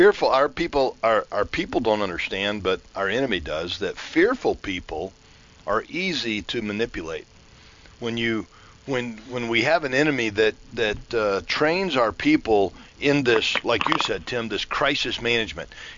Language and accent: English; Florida, United States; I went to school with the guy back in my hometown in Central Florida a few years ago